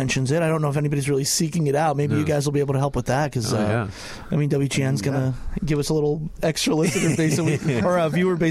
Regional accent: New York, United States; I was growing up in New York

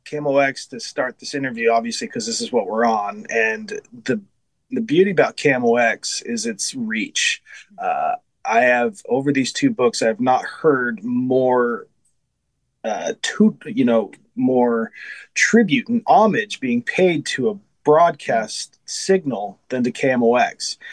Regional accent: Las Vegas, Nevada, United States; I'm actually from Las Vegas, and I was there when the Golden Knights came.

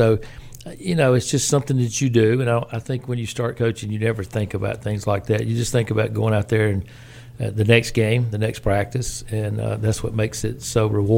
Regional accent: Meridian, Mississippi, United States; I think back of growing up in Meridian and all the great coaches that were at Meridian High School during the time that I was coming through that impacted my life

